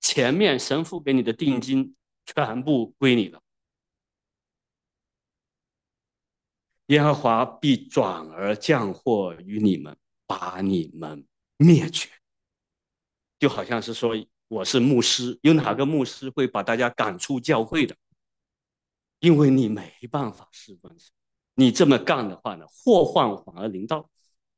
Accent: Wenzhou, Zhejiang, China; 我们温州人说话叫做这个下雨天呢早点脱鞋子

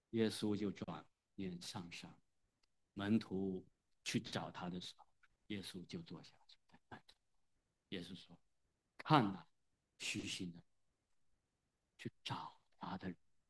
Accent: China; 但是呢，我们中国人呢都比较文艺范， 至少那些流传下来，那不文艺的都没有流传下来。

